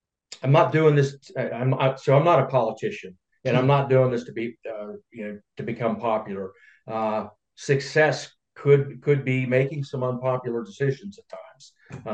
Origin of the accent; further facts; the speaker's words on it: West Virginia, United States; I'm born and raised in Taylor County. I've lived in Grafton, Flemington, and now we're back in Prunnytown.